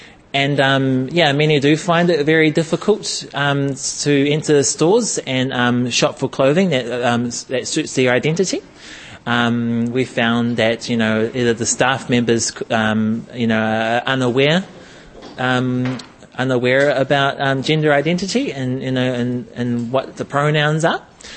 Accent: Gisborne, New Zealand; now in Wellington, New Zealand; I'm originally from Gisborne. Been living in Wellington for about 10 years now.

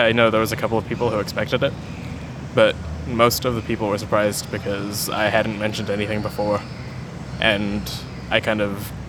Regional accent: Philippines; I am Filipino, male, and bisexual.

